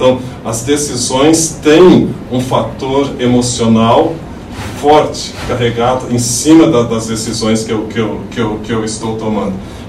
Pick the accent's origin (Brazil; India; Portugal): India; accent: Indian; Portuguese is a second language; porque eu tenho um sotaque indiano, aí eles falam do meu sotaque